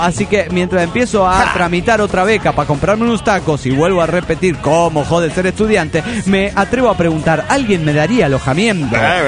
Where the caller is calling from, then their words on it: Granbull, Georgia, United States; de Granbull, Georgia, Estados Unidos de Norteamérica.